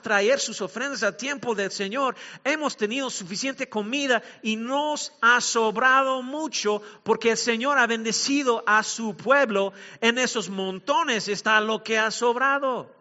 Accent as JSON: {"language": "Spanish", "country": "Mexico", "lives_now": "United States", "said": "solo porque soy mexicano no significa, o soy mexicano ahora"}